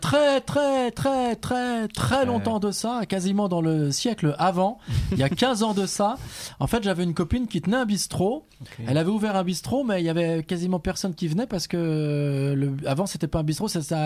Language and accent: French; Nîmes, Occitanie, France; je viens de Nîmes, j'ai traversé la France pour les yeux doux de Tomblaine.